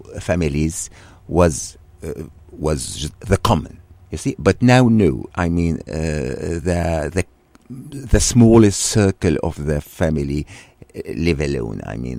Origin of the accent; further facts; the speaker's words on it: Damascus, Damascus Governorate, Syria; where I grew up, it was, you know, the new part of the city, which is something, I mean, nothing special about it. Yeah, nothing special about it. But I would say Damascus was in that time, a very cozy city